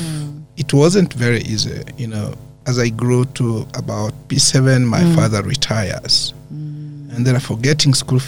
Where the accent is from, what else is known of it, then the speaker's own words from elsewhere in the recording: Eastern Region, Uganda; born there; I was born in Chibok District. Then it was called Palisa District.